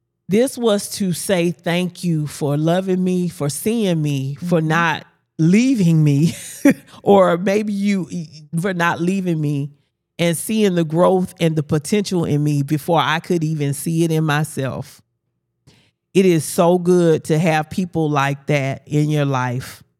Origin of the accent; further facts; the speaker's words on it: Albany, Georgia, United States; also born or lived in Germany; I was born in Germany, yes, but I'm from Albany. But I also now have to say my roots are in South Carolina, too.